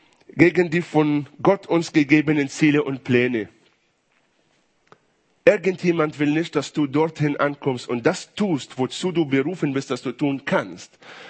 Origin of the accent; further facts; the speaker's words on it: Israel; ich komme aus Israel